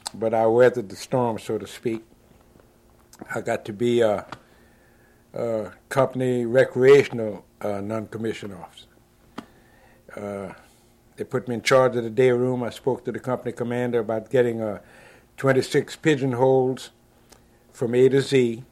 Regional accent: Lafayette, Louisiana, United States; born there; I was born in Lafayette, Louisiana, June 13, 1922.

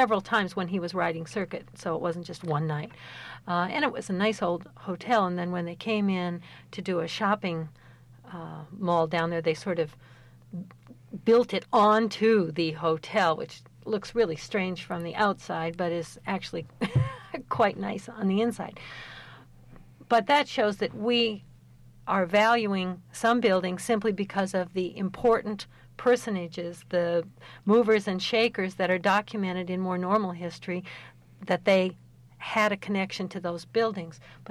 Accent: Urbana, Illinois, United States; I grew up in Illinois from the time I was 12, and that's called the Land of Lincoln.

